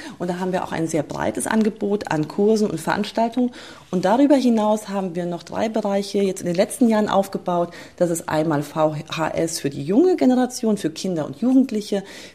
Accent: Bergstraße, Germany; Ich bin hier an der Bergstraße groß geworden, vernetzt und verwurzelt

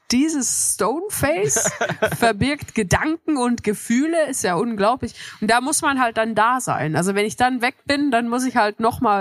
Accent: Switzerland; Ja, ich komme aus der Schweiz

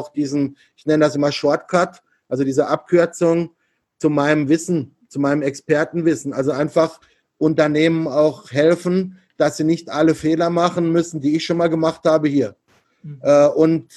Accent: Germany; moved away; ich komme halt einfach aus Deutschland und nicht aus Asien.

